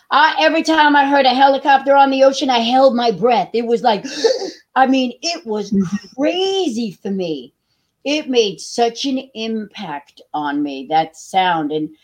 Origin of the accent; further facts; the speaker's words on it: New York, United States; I never thought being a New Yorker, Donna, that I would ever witness what is happening.